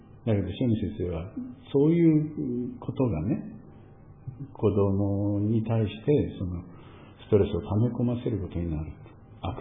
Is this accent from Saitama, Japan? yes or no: no; Akita, Japan; 秋田県生まれでしょ？秋田県育ちですよ。周辺というか周りはみんな、私も含めて、秋田県ネイティブしかいないわけでしょ？